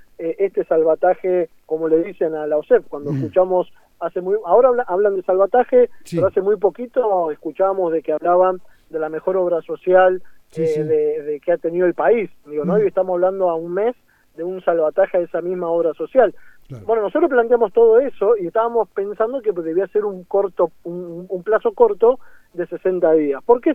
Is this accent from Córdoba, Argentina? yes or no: no; Tierra del Fuego, Argentina; los que quedan de rehén en realidad somos todos los fueguinos, ¿no?